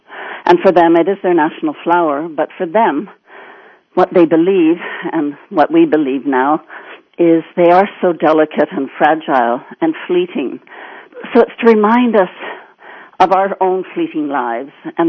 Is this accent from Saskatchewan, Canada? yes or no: no; Alberta, Canada; now in Vancouver, Canada; You know, I'm from Alberta, and when I moved here in the spring, oh, wow, they're just overwhelming.